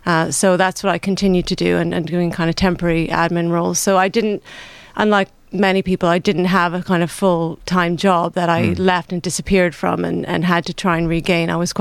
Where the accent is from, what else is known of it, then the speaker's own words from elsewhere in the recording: Canada; now in United Kingdom; As you can hear from my accent, I'm from Canada, so my family's in Canada.